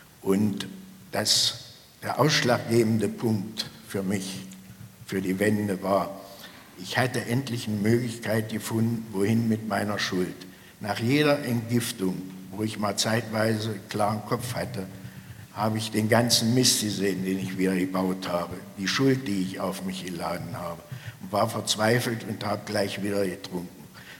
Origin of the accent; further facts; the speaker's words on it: Ilsenburg, Saxony-Anhalt, Germany; Jetzt machen wir in Ilsenburg, meinen Heimatort, wir sind jetzt 5 Jahre alt geworden